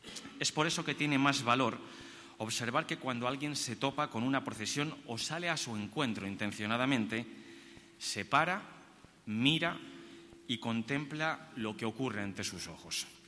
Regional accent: Valladolid, Castile and León, Spain; Somos muchos los vallisoletanos que la sentimos como nuestra, aunque no seamos cofrades.

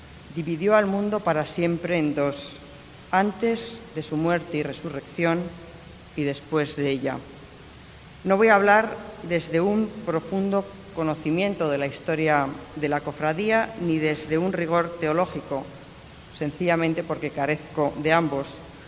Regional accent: Valladolid, Castile and León, Spain; Me honra como vallisoletana que se me llame para uno de los acontecimientos más importantes en la vida de la ciudad

